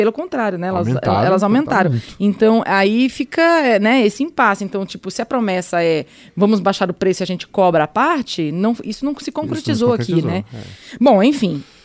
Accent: Florianópolis, Santa Catarina, Brazil; 4 semanas atrás eu fui para Florianópolis, para lá, para minha terra.

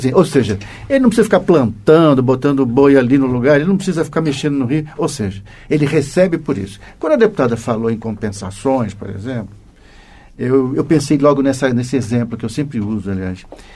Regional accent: São Paulo, Brazil; Eu sou do interior de São Paulo, da Alta Paulista, que foi uma região maior produtora de amendoim do Brasil, do mundo talvez, Tupã, aquela região da Alta Paulista.

